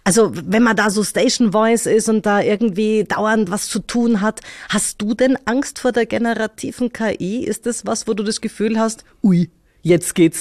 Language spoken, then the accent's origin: German; Munich, Bavaria, Germany; born there; München bin ich geboren